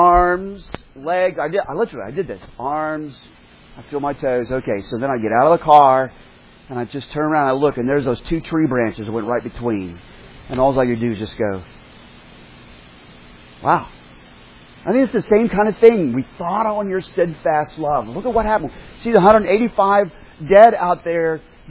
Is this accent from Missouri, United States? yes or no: no; Oklahoma, United States; And I grew up in Oklahoma.